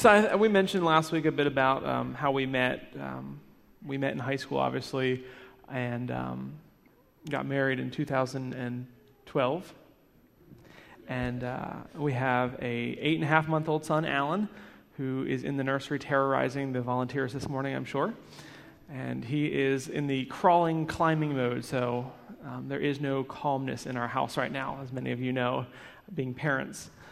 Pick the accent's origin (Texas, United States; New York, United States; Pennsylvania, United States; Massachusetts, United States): Pennsylvania, United States; Ephrata; I was born in Ephrata, Pennsylvania, so just right down the road, and grew up there.